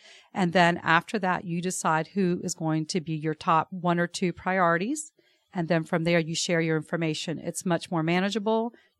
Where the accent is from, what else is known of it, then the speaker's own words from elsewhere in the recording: Savannah, Georgia, United States; now in Atlanta, United States; Angela and I grew up together in Savannah, Georgia.